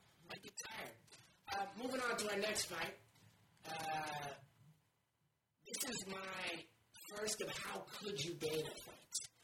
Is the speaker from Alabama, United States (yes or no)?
no; New York City, New York, United States; this is in Madison Square Garden, and as we know … ain't nothing to F with, especially not in my hometown.